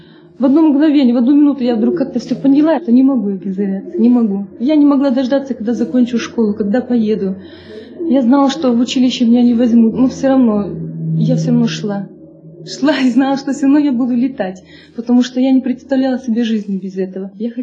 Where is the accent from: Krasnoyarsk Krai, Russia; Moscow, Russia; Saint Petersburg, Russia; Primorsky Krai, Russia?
Krasnoyarsk Krai, Russia; я из Красноярского края приехала. Приезжаю в Красноярск